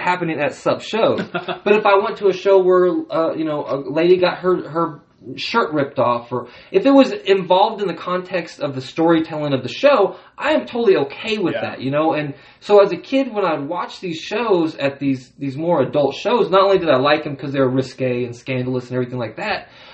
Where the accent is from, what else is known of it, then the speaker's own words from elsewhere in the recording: California, United States; But I am from California, and I am a progressive person.